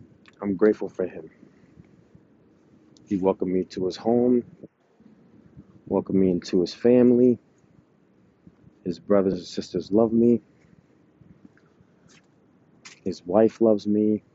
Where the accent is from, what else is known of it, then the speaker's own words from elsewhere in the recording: Boston, Massachusetts, United States; I come from South Boston, Massachusetts. One hell of a town. I know a lot of people out here. I grew up with a lot of people